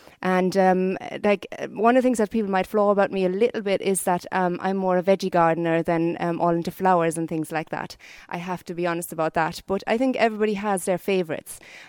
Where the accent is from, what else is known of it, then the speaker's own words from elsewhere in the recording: Hesse, Germany; English is a second language; now in Ireland; you might hear the accent, I'm actually not Irish myself. So I'm originally from Germany, close to Frankfurt